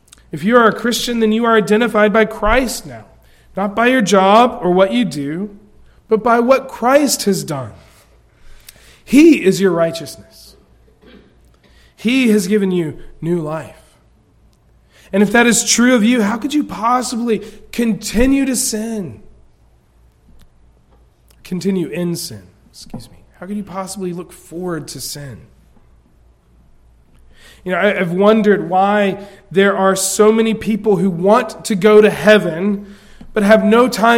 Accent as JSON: {"language": "English", "region": "South Carolina", "country": "United States", "tie": "born or raised there", "said": "Growing up in South Carolina, I was told that there would be barbecue and golf there."}